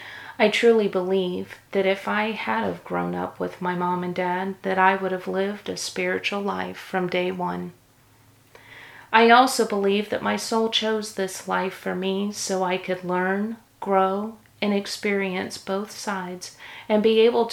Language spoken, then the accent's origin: English; Jacksonville, Florida, United States; also born or lived in St. Petersburg, Florida; I was born in St. Petersburg, Florida, but was raised in Jacksonville, Florida. I was around 4 when we moved there. We lived in an apartment complex that rested on the banks of the St. Johns River.